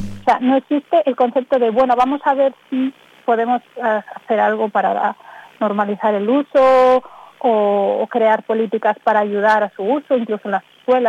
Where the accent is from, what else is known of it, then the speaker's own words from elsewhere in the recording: Galicia, Spain; Para mí, que soy gallega, el gallego es un elemento identitario fundamental. No existe la identificación como gallega si no está el gallego.